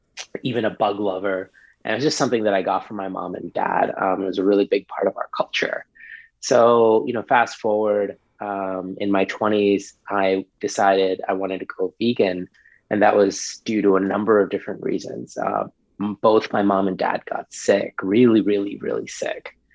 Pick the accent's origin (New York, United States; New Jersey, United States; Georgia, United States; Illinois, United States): New York, United States; And growing up in New York in the 80s, being vegetarian meant that like pretty much my entire food pyramid often was like a slice of pizza.